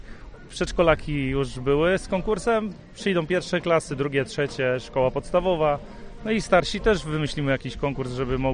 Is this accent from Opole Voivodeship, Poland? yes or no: yes; Kluczbork, Opole Voivodeship, Poland; Pochodzę osobiście z Kluczborka, więc bardzo, bardzo lubię ten teren, niedaleko mieszkam, więc tyle.